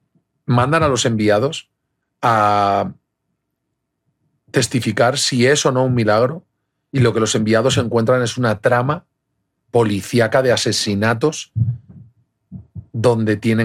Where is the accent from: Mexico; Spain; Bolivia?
Spain; vengo de España